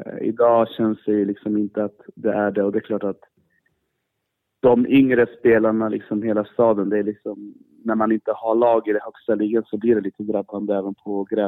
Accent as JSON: {"language": "Swedish", "town": "Eskilstuna", "region": "Södermanland", "country": "Sweden", "said": "när man är hemma i Eskilstuna"}